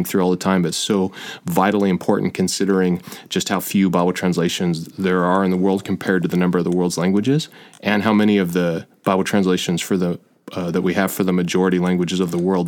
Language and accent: English; California, United States; No, I grew up in California, though, on the Central Coast, Monterey County.